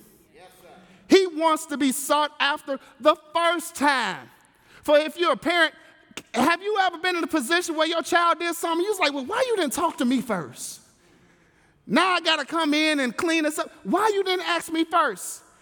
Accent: Inglewood, California, United States; You know, I grew up in Inglewood, and it seemed like everybody in the community, everybody went to church.

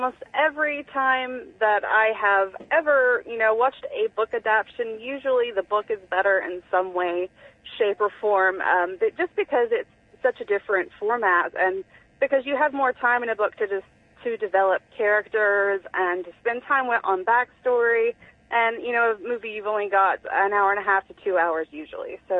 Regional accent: Tennessee, United States; I'm right on the Virginia-Tennessee line, so I'm almost in Tennessee. I'm originally from Tennessee, so...

